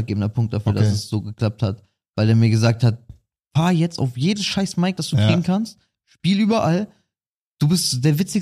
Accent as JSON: {"language": "German", "town": "Cologne", "region": "North Rhine-Westphalia", "country": "Germany", "said": "Wir sind, das sind alles kölsche Jungs. Die sind alle aus meinem Veedel"}